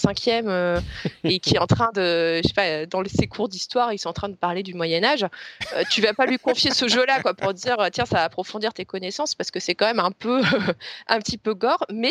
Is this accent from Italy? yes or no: no; France; tu sens que t'es en France, donc c'est en tant que Français, je trouve ça bien